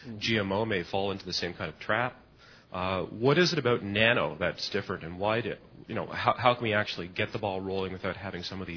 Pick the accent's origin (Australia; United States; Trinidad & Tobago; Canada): Canada; from Canada.